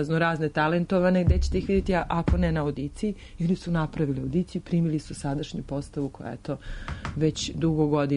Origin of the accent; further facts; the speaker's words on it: Pančevo, Vojvodina, Serbia; moved away; also born or lived in Belgrade; pošto sam živjela u Pančevu, ja sam rođena Beograđanka, ali ja sam kao dete malo još otišla u Pančevo i tamo sam odrastala.